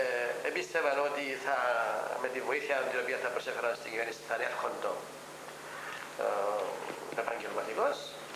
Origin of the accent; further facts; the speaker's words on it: Agios Theodoros, Larnaca District, Cyprus; Θυμάμαι πήγαινα στο χωριό μου, στο Άγιο Θεόδωρο Λάρνακος.